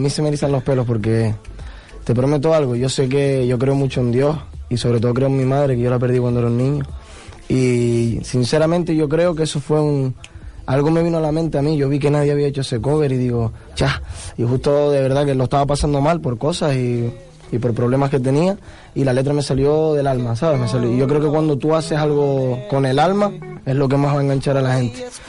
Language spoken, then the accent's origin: Spanish; Tenerife, Canary Islands, Spain; porque yo soy de Tenerife, aunque somos canarias, yo soy de Tenerife